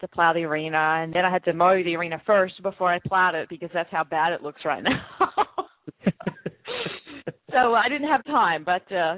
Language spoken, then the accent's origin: English; Weatherford, Texas, United States; from Weatherford, Texas